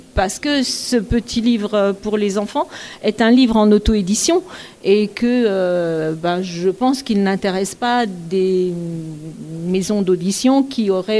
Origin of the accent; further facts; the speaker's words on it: Montsolier-les-Mines, France; born there; moved away as an adult; je suis née ici, à Montsolier-les-Mines, en 1958. Je suis partie m'installer en Haute-Savoie pour mon activité professionnelle.